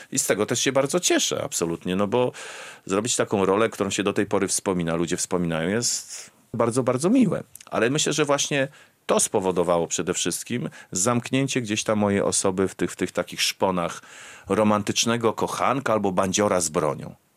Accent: Białystok, Podlaskie Voivodeship, Poland; also born or lived in Szczecinek / Koszalin; A całe moje dzieciństwo, piękna młodość, to Białystok.

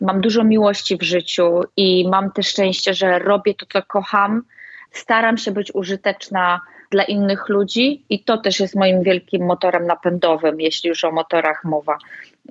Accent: northern Poland, Poland; tutaj u nas na północy, gdy gramy w moich rodzinnych stronach, to jednak czuć energię północy

